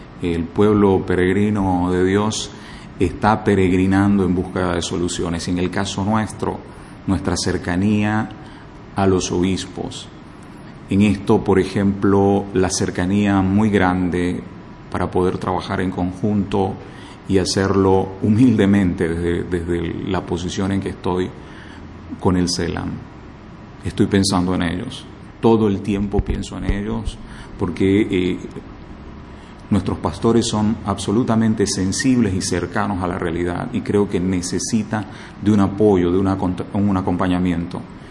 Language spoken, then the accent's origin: Spanish; Santa Cruz, Bolivia; Vengo de Bolivia, de Santa Cruz.